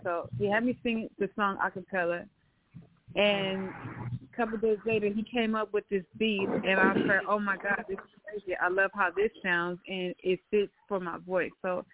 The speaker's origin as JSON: {"language": "English", "town": "Inglewood", "region": "California", "country": "United States", "tie": "born or raised there", "said": "No, I'm born and raised. I was born and raised in California. It's from Inglewood."}